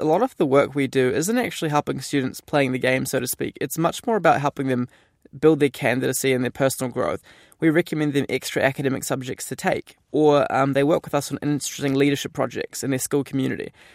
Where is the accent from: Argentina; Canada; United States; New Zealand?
New Zealand; I grew up in New Zealand